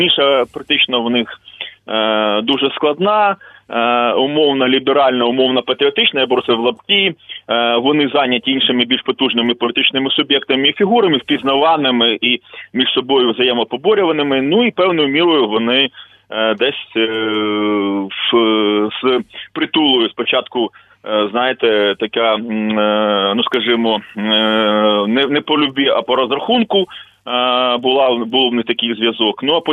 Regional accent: Mykolaiv, Mykolaiv Oblast, Ukraine; Ну, героям слава і привіт землякам, я сам з Миколаєва.

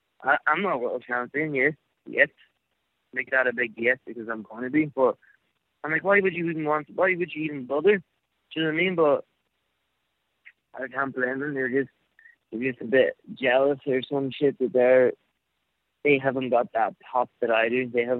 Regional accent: Strabane, Northern Ireland, United Kingdom; I come from Strabane and Ireland

